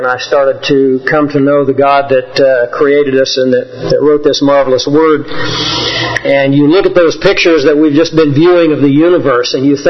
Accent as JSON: {"language": "English", "region": "Kansas", "country": "United States", "tie": "born or raised there", "said": "I slept out under the stars every night when I was growing up in Kansas."}